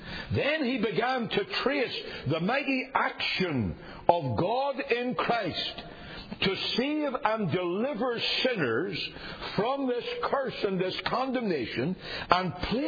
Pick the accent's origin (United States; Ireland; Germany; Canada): Ireland; Now, I know I'm Irish.